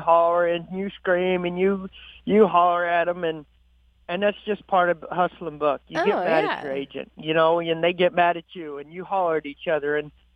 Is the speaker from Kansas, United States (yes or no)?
yes; Kansas, United States; moved away; Originally, we're from Kansas, and we got a lot of family in Kansas, so I wanted to come out this way and get closer to family.